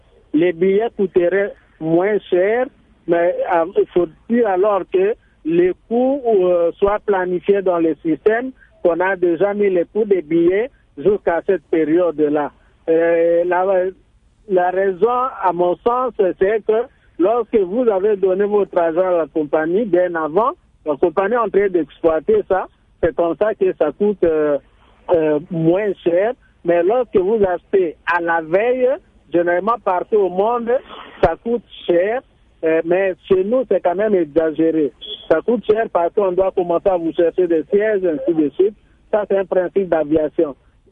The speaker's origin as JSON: {"language": "French", "town": "Boende", "region": "Tshuapa", "country": "DR Congo", "said": "qui vont par exemple chez moi à Boende où il n'y a même pas Congo Airways, ils n'arrivent même pas."}